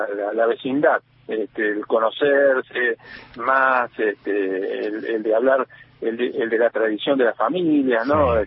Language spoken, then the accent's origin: Spanish; Coronel Suárez, Buenos Aires Province, Argentina; also born or lived in Río Gallegos; now in Neuquén, Argentina; nací en Río Gallegos, pero después, al poquito tiempo, nos trasladamos hacia la provincia de Buenos Aires, hacia Coronel Suárez, donde me crié y donde está toda mi familia, ¿no?